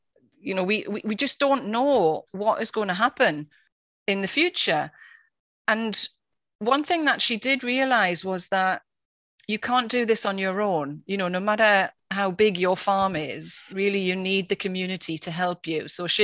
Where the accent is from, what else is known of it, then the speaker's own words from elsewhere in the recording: England, United Kingdom; also born or lived in Germany; I grew up in England, and then I moved to Germany, where I lived for 20 years. And then I moved to the Outer Hebrides